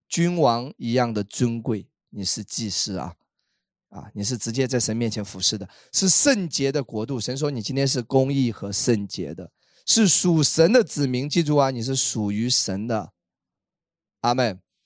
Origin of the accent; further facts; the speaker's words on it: Wenzhou, Zhejiang, China; 我去欧洲签证我说我是温州的都不行，我要是上海的稍微可以行